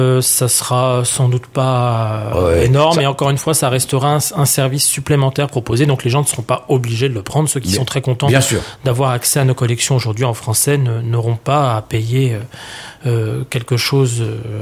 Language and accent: French; France; ce qui n'est pas forcément le cas chez nous en France